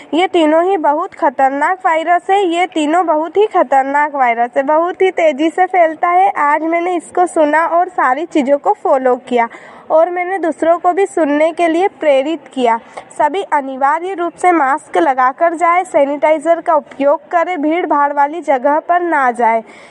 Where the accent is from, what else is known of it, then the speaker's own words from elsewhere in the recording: Pandhana, Madhya Pradesh, India; मैं पंधाना से हूँ।